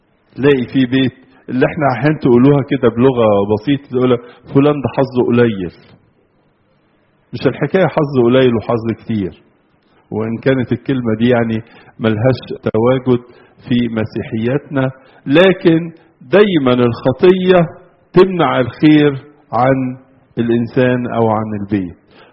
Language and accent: Arabic; Egypt; احنا عندنا في مصر